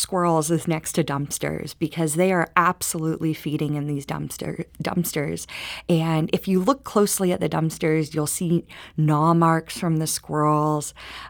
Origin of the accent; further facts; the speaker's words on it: Oakland, California, United States; now in St. Louis, United States; And I moved to St. Louis not being a St. Louis resident. I grew up in Oakland, California